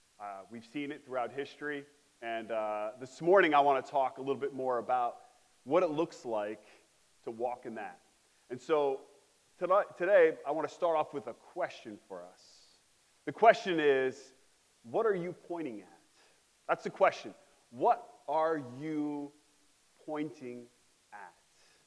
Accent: West Milford, New Jersey, United States; I grew up with 8 other siblings. I'm a pastor's kid. I grew up in West Milford.

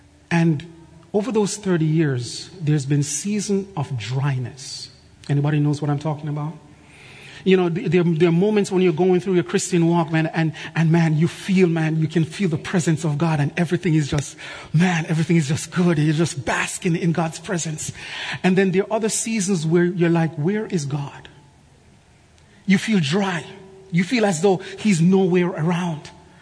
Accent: Jamaica; Now, I'm from Jamaica, and if you know anything about our culture

